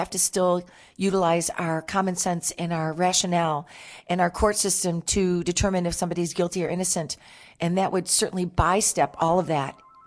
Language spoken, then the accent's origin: English; Michigan, United States; And I have a lot of family in Michigan. I'm originally from Michigan.